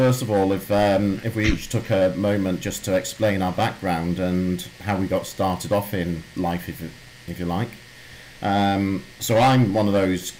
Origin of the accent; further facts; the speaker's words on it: Wales, United Kingdom; Growing up in North Wales in the mid-80s, proper jobs were pretty much factory work, and that didn't appeal to me.